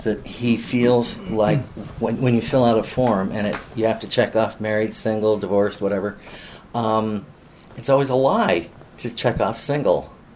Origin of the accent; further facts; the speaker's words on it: Midwest, United States; moved away as an adult; Although I was raised in the Midwest, I moved to Maine when I was 19 and lived there for a couple years before I met Dave